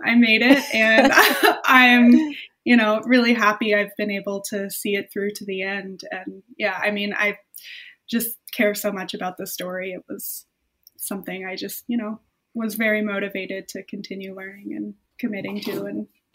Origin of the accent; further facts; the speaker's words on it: Florida, United States; born there; And I was born in Florida. So also, like, the landscape there was kind of familiar to me. I have some family down there.